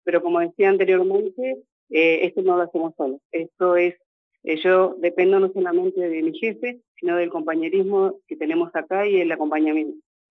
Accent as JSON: {"language": "Spanish", "town": "Allen", "region": "Río Negro", "country": "Argentina", "said": "Sí, he pasado por varias unidades, pero sí soy de Allen."}